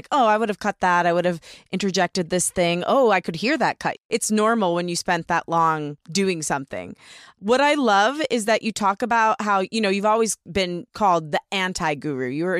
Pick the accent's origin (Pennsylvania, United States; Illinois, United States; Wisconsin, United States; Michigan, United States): Michigan, United States; I grew up in the Midwest. In Michigan, we say aunt